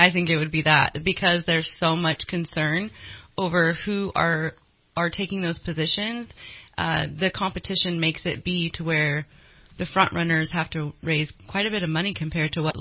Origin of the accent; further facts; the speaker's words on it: Reading, United States; I was raised in Reading, and I love living here.